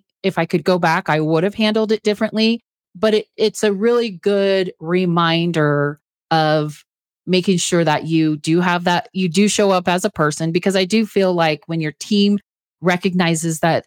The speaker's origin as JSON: {"language": "English", "region": "Texas", "country": "United States", "tie": "born or raised there", "said": "I grew up in Texas, so I can tell you it's really hot."}